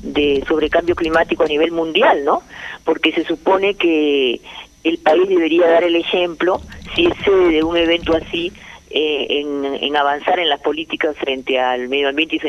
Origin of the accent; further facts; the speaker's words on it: Peru; Entonces, como peruanos, el que se haya formado el organismo de evaluación y fiscalización ambiental